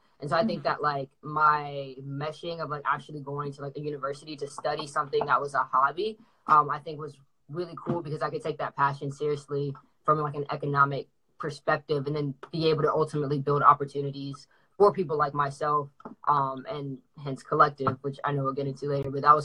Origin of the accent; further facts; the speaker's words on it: Atlanta, Georgia, United States; I'm from Atlanta. I'm from Atlanta, Georgia. Went to high school, grew up for the most part in Cobb County.